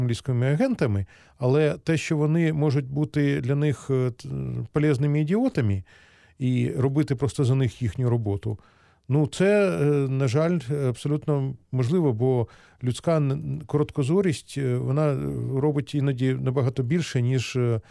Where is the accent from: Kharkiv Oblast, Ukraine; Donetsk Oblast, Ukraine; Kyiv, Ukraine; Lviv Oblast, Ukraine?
Kyiv, Ukraine; наше рідне місто Київ